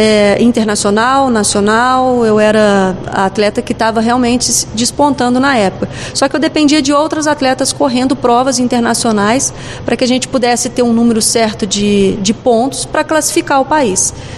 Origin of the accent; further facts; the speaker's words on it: Juiz de Fora, Minas Gerais, Brazil; mineira. Meu primeiro mundial foi em 97, foi uma das provas que mais me chamou a atenção, porque eu saí de Juiz de Fora, saí do Brasil, fui parar na Suíça